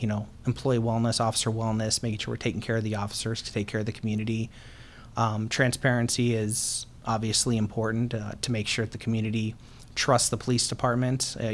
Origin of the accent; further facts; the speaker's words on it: Tucson, Arizona, United States; In Tucson, Arizona.